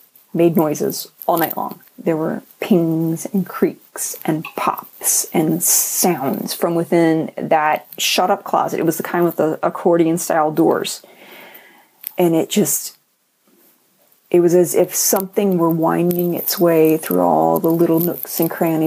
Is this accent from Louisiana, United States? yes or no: yes; Louisiana, United States; I grew up in Louisiana in a small town in Lower St. Bernard Parish